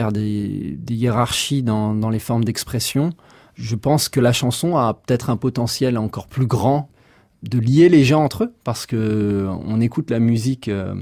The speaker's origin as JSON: {"language": "French", "country": "Rwanda", "said": "je vous parle de mon sentiment même en tant que Rwandais"}